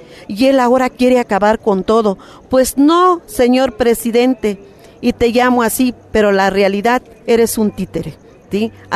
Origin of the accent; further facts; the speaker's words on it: Sayula de Alemán, Veracruz, Mexico; soy de Sayula de Alemán, Veracruz, y vengo representando la zona de Jaltipan.